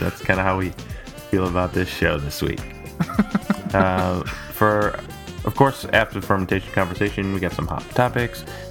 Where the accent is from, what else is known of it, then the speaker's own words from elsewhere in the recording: Boston, Massachusetts, United States; I'm your host this week, and … from Boston, Massachusetts